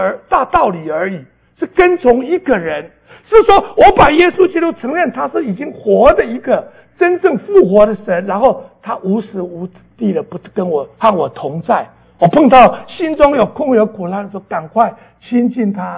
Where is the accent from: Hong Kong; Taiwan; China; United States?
Taiwan; 我记得我在台湾念高中的时候，我本来是从乡下来的，